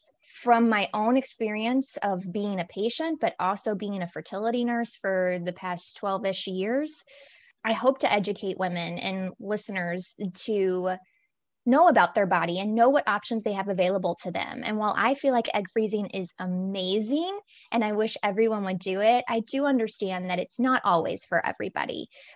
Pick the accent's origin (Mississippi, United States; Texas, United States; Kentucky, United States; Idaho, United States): Kentucky, United States; So I'm from Kentucky, and I graduated nursing school kind of unsure really where I was going to be going and what I wanted to do.